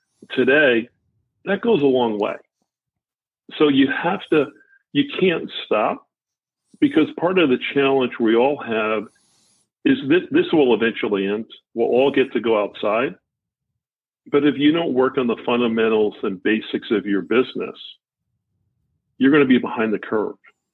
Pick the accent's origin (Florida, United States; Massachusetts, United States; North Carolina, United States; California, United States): Massachusetts, United States; Boston; It does. I don't tell too many people I'm from Boston down here, John, right?